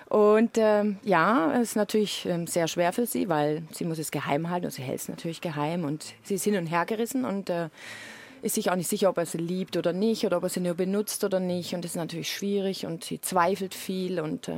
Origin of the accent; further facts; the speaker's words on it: Baden-Württemberg, Germany; also born or lived in Munich; Ich komme aus der Nähe von Stuttgart.